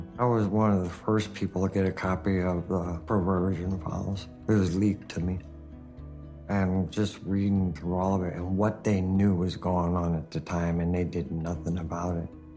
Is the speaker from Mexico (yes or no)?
no; New Orleans, Louisiana, United States; I grew up in New Orleans back in the 70s.